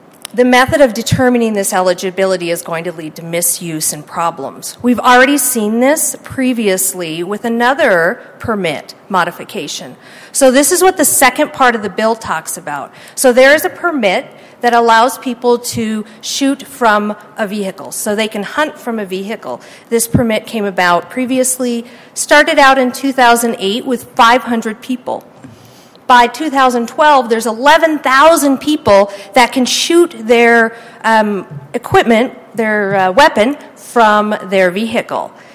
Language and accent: English; Montana, United States; I am a physician in Lewistown, Montana, born and raised in Montana, practiced my entire career here